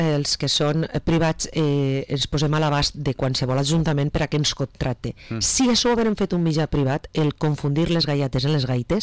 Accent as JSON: {"language": "Catalan", "region": "Valencian Community", "country": "Spain", "said": "jo sóc de Castelló i ho veig, és a dir, jo sóc de la província de Castelló"}